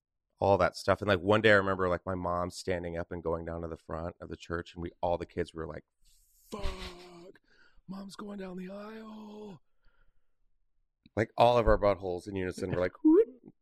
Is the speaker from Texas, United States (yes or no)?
yes; San Antonio, Texas, United States; I was in San Antonio all the way. So I say I'm from San Antonio because I spent the most time there.